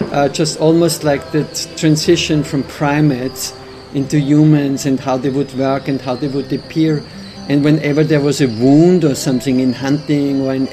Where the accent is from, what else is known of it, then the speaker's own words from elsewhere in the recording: Austria; born there; English is a second language; moved away; I was born on the Hungarian border, and then I lived for quite some years on the Slovenian border of Austria.